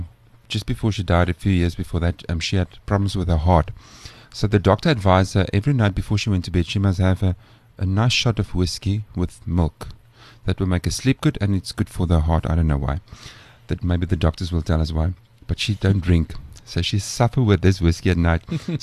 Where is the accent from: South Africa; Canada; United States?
South Africa; also born or lived in Johannesburg, South Africa; I grew up in the Karoo, I lived in Joburg, so I know best of both worlds.